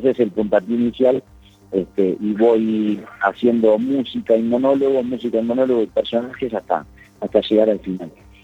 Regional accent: Montevideo, Uruguay; Yo soy del barrio sur de Montevideo.

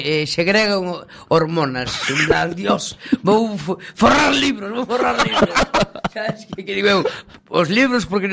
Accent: San Pedro de Nos, Galicia, Spain; soy de San Pedro de Nos y me, tengo varios familiares a un radio de un kilómetro más o menos

